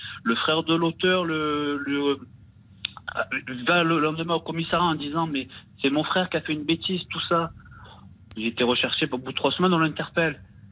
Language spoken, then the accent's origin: French; Marseille, Provence-Alpes-Côte d'Azur, France; Moi, je vis dans les quartiers nord. Je suis un enfant de, je suis marseillais. J'ai grandi dans la Marseille. Je suis un fils d'immigré.